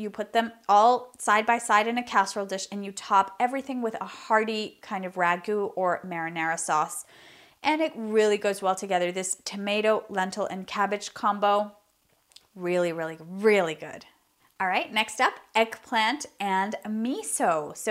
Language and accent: English; Venezuela; It's a tribute to my home country of Venezuela.